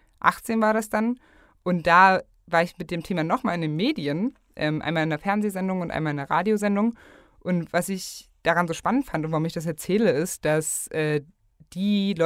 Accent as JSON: {"language": "German", "region": "East Germany", "country": "Germany", "tie": "born or raised there", "said": "Wir sind einfach in dem Osten aufgewachsen, der ja auch nach dem Ende der DDR ein anderer Sozialisationsraum geblieben ist."}